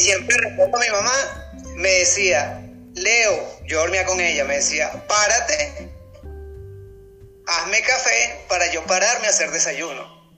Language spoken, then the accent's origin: Spanish; Caracas, Capital District, Venezuela; Bueno, fíjate, yo soy de Caracas.